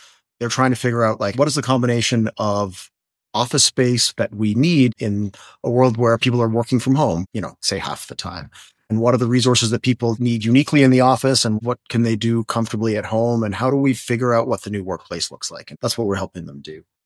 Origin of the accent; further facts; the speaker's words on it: Canada; Being Canadian. I mean, like I grew up here